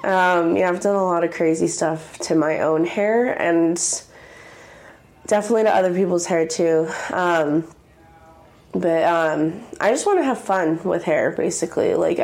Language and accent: English; Duvall, Washington, United States; So I usually tell tell people I'm from Seattle, but I'm actually from this little town nobody's heard of called Duval in Washington State. It's about 45 minutes east of Seattle, and it's in the sticks.